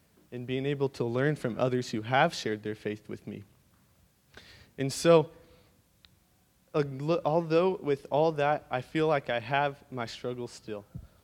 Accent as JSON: {"language": "English", "town": "Columbia", "region": "Missouri", "country": "United States", "tie": "born there", "said": "I guess my story begins when I was born in Columbia, Missouri."}